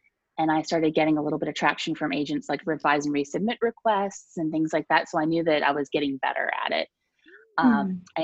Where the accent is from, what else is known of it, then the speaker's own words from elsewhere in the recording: Virginia, United States; moved away as an adult; also born or lived in Florida; I'm born and raised in Virginia, mm-hmm. and I went to Virginia Tech, go Hokies. And from there, we moved to Florida probably in the mid-90s or so.